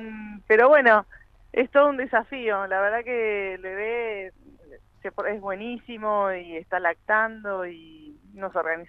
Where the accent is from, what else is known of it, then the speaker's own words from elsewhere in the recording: Cipolletti, Río Negro, Argentina; also born or lived in Buenos Aires; Sí, sí, somos de Cipolletti.